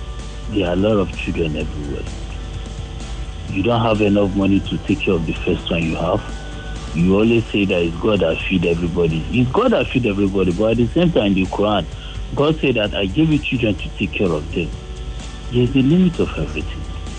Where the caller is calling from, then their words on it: Apapa, Lagos, Nigeria; I'm coming from Apapa.